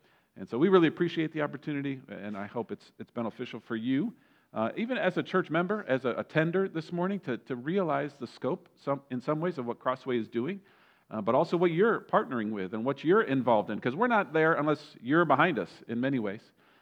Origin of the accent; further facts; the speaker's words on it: Midwest, United States; Growing up in the Midwest, we grew up around Great Lakes